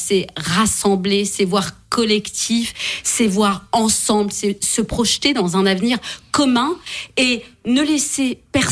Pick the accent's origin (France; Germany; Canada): France; Elbeuf, Normandy; quand j'étais ado à Elbeuf, je suis née à Elbeuf